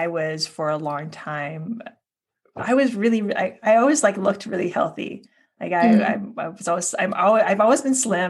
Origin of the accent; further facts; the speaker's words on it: Hawaii, United States; now in New York City, United States; I moved to New York City. I'm originally from Hawaii. I moved to New York City, and I became a bartender.